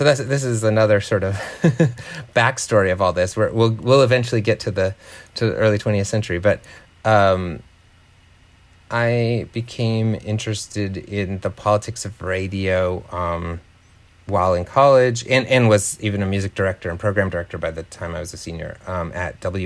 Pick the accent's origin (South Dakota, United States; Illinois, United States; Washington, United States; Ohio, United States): South Dakota, United States; I grew up in South Dakota, where probably about 10% of the population is Native